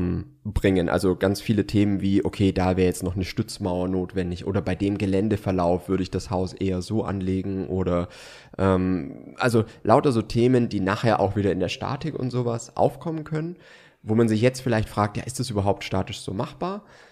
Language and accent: German; Baden-Württemberg, Germany; ich bin Schwabe